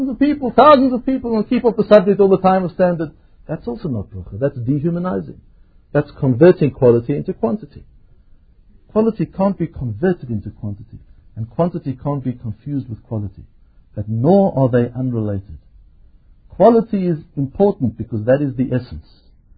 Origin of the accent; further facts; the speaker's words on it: Johannesburg, Gauteng, South Africa; So you might find that I travel overseas and people ask me, where are you from? Johannesburg, Tucker, what do you do there?